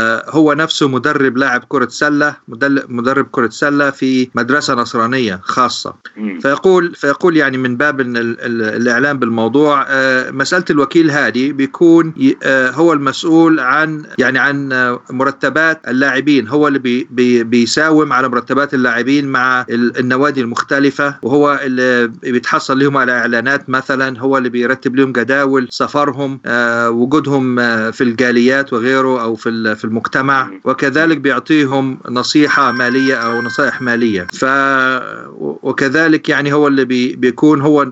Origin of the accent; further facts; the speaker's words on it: Egypt; مش عارف صراحة عندنا في مصر يسموها إيه الحاجات دي